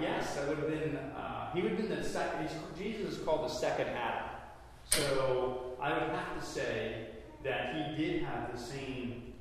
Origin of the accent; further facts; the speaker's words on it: Germany; I'm from Germany, and I'm German, and that's what it is.